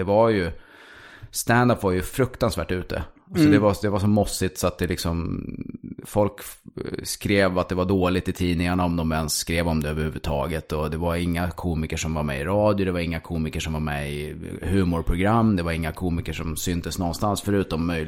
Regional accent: Stockholm, Stockholm County, Sweden; born there; also born or lived in here and there; är född i Stockholm, sen har jag bott här och där. Men jag kom tillbaka till Stockholm 89.

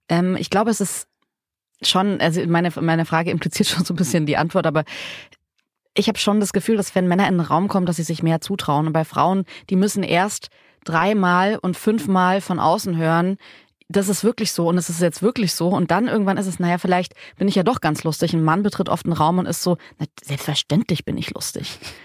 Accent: Southern Germany, Germany; Aus Süddeutschland, aus wirklich im Nirgendwo zwischen Stuttgart und Nürnberg und nirgendwo.

